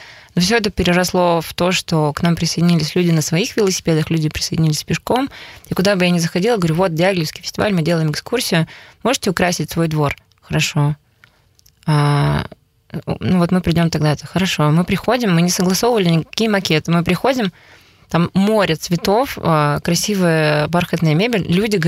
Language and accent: Russian; Belarus; also born or lived in Perm, Russia; я родилась в Перми, а выросла в Белоруссии, то есть я жила в военном городке, где было всего 4 дома